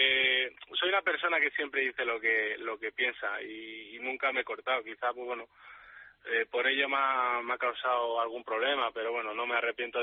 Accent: Madrid, Community of Madrid, Spain; also born or lived in China; quería un equipo de Madrid, quería estar aquí en casa con la familia

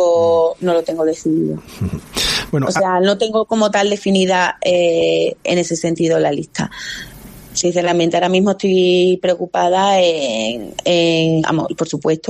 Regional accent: Almendralejo, Extremadura, Spain; por Almendralejo y a preocuparme por mi pueblo, no a confrontarme con nadie.

